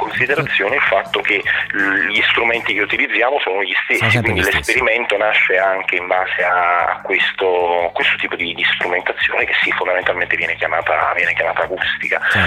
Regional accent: Naples, Campania, Italy; moved away as an adult; now in Bologna, Italy; io sono nato a Napoli e ho abitato a Napoli per un sacco di anni, praticamente fino alla fine delle scuole, e poi mi sono trasferito a Bologna per studiare al RAMS, e ci sono rimasto.

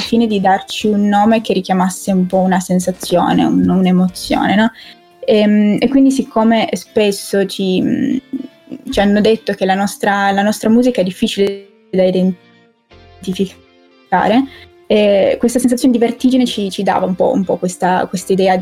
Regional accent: Rivoli, Piedmont, Italy; sono di Rivoli, come in realtà tutto il resto del gruppo.

